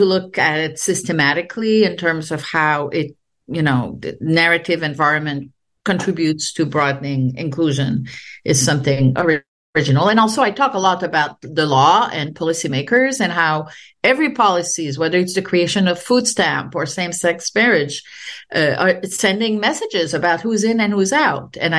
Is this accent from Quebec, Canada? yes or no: yes; Quebec, Canada; now in United States; I'm French Canadian and I grew up during the peak of the nationalist movement in Quebec